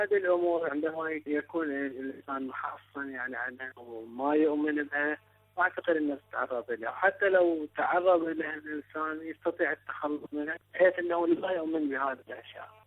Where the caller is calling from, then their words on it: Bahrain; من البحرين، متزوج لي قرابة 9 سنوات.